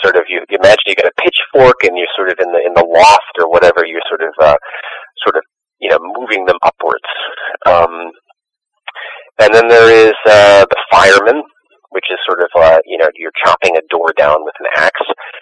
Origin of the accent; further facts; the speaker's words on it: New York City, New York, United States; now in Boston, United States; I grew up in New York City. I live in Boston now